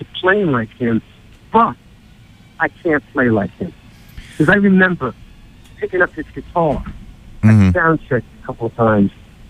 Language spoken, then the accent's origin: English; Brooklyn, New York, United States; Tony's from the Bronx. I'm from Brooklyn.